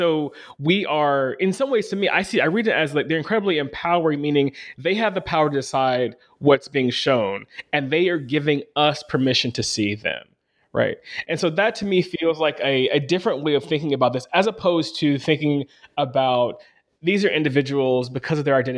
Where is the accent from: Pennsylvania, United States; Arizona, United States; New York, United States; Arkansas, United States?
Arkansas, United States; growing up in Arkansas and seeing Confederate flags pretty regularly, especially on people's cars